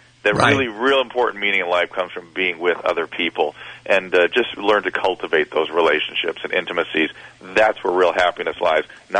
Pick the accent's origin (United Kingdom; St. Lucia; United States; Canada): United Kingdom; Scotland; I'm Scottish, it's crap.